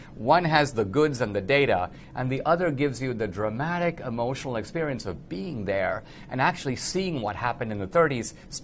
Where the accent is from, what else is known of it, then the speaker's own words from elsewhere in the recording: India; now in United States; I'm from India.